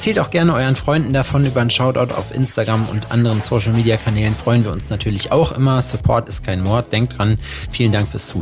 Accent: Jena, Thuringia, Germany; die wir 2022 zum ersten Mal in meiner Heimatstadt Jena organisiert haben

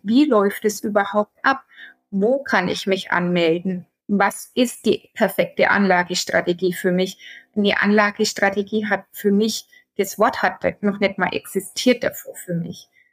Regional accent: Bavaria, Germany; ich komme aus Mittelfranken bei Nürnberg und ich bin Dreifachmama. Ich bin 34 Jahre

